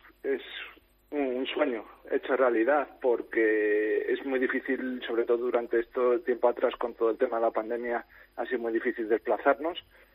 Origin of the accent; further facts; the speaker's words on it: Madrid, Community of Madrid, Spain; moved away as an adult; now in Helsinki, Finland; yo soy de Madrid, pero resido en Helsinki.